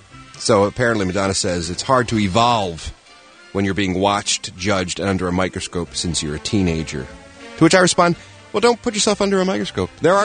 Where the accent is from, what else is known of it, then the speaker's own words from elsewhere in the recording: Guam; I was raised in Guam. We don't do that in Guam.